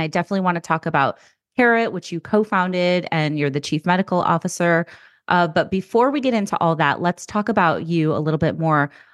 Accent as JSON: {"language": "English", "town": "Chicago", "region": "Illinois", "country": "United States", "said": "We're both from Chicago"}